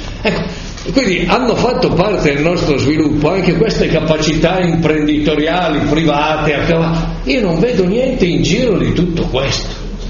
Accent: Sesto San Giovanni, Lombardy, Italy; io sono di Sesto San Giovanni, ecco.

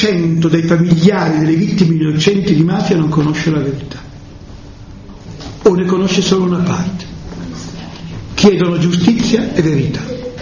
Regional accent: Pieve di Cadore, Veneto, Italy; born there; dove sono nato io a Pieve di Cadore, oggi patrimonio dell'umanità dell'UNESCO, le Dolomiti, finalmente patrimonio dell'umanità, sono nato nelle Dolomiti, sono anch'io membro patrimonio dell'umanità, perché sono nato a Pieve di Cadore

